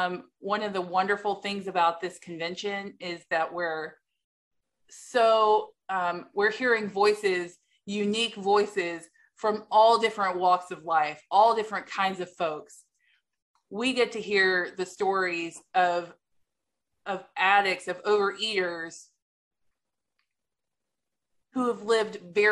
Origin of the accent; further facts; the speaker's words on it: Atlanta, Georgia, United States; recovering food addict. I'm so grateful to be here today. I'm from Atlanta, and I have been in OA for 9 years